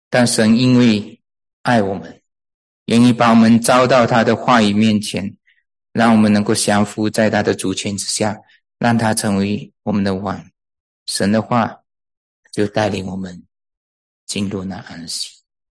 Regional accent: Malaysia; 我是马来西亚来的，在马来西亚有一个大考，大考才决定说我能不能上大学啊。

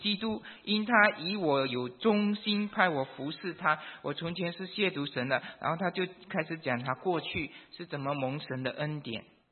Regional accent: China; 我们中国人比较夸张，没有万里就几千里而已

